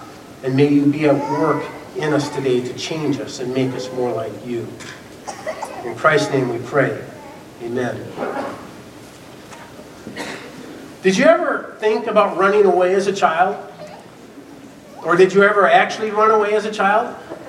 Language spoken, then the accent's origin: English; Bloomington, Minnesota, United States; And I grew up in Bloomington, and at that time there was this radio station called WDGY.